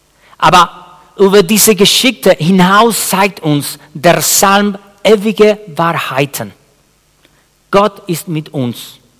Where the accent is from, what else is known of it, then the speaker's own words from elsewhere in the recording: Chile; Ich komme aus Chile, dem Land mit den meisten Erdbeben der Menschheitsgeschichte.